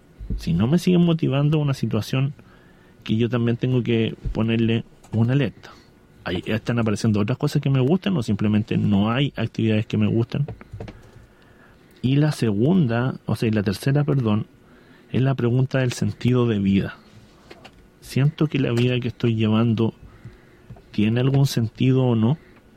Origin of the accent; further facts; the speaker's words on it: Chile; Nosotros como chilenos, en un país distinto